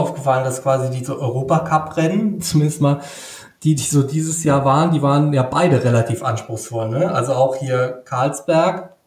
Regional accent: Rhineland-Palatinate, Germany; Also ich komme natürlich aus Rheinland-Pfalz

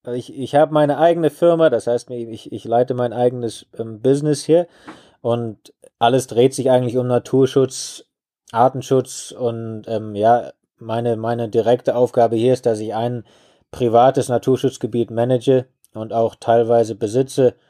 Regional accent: Germany; now in Botswana; Ich bin am Bodensee aufgewachsen

